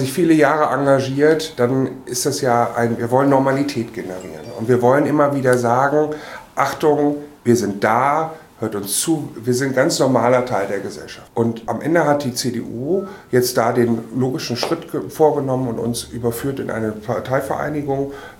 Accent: Hasbergen, Lower Saxony, Germany; mit 46 Jahren guten mittleren Alters, engagiere mich seit fast 30 Jahren in der CDU, darf für meine Heimatgemeinde im Osnabrücker Land, die heißt Haßbergen, im Rat sitzen

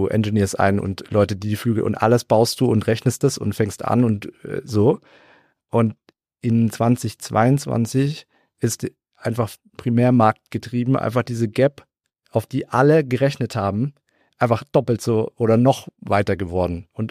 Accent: Swabia, Germany; Ich komme aus Schwaben. Was soll ich sagen?

